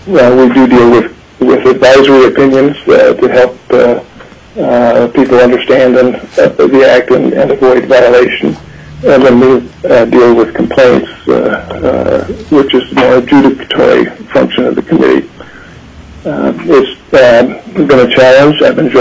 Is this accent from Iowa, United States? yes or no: no; Fairbanks, Alaska, United States; I was born and raised in Fairbanks.